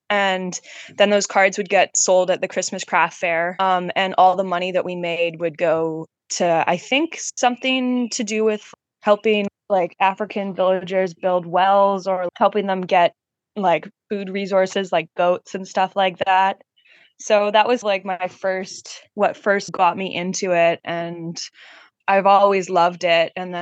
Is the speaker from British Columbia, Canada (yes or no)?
yes; Denman Island, British Columbia, Canada; I grew up on Denman Island